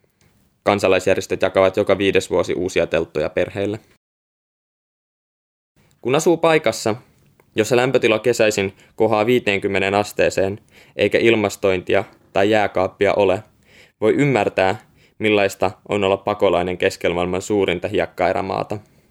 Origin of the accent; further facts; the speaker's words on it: Smara, Tindouf Province, Algeria; Itse vartuin Smarassa, jossa meillä tai kenelläkään muulla ei ollut väritelevisiota, vaan kaikki olivat vain mustavalkoisia. Sähköjohtoja ei myöskään ollut, eikä niitä ole vieläkään.